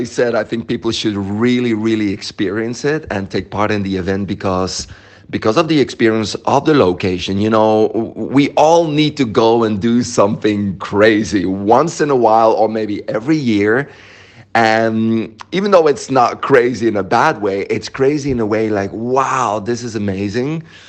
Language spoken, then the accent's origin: English; Belgium; I come from Belgium.